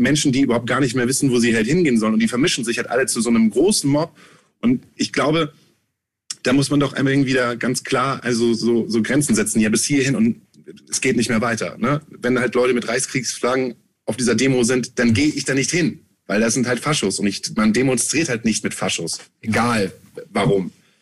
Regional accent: Germany; Wir sind weiß, wir sind heterosexuell, wir kommen aus Deutschland.

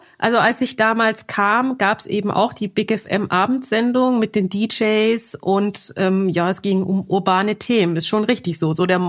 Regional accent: Baden-Württemberg, Germany; accent: Swabian; ich bin auch sehr schwäbisch, bin ja auch aus dem Stuttgarter Raum.

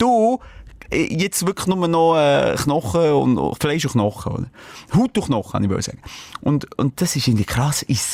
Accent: Bern, Switzerland; Also ich muss noch korrigieren, also ich bin nicht in der Stadt Bern aufgewachsen, ja, aber Aglo.

